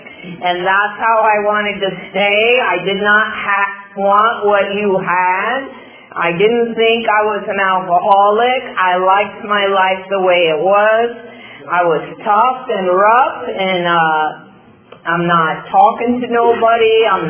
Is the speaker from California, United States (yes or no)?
yes; Canyon Country, California, United States; Well, I grew up in Canyon Country. I'm sure many of you know where that's at. And I lived on a cul-de-sac with seven teenage boys.